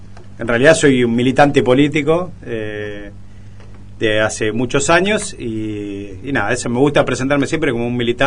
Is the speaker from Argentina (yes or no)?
yes; General Rodríguez, Buenos Aires Province, Argentina; Nací acá en Rodríguez, sí, sí. Tengo cuatro hermanas. Mis padres no eran de Rodríguez, pero vinieron en los años 80, antes, en los 70, fines de los 70, a vivir a General Rodríguez.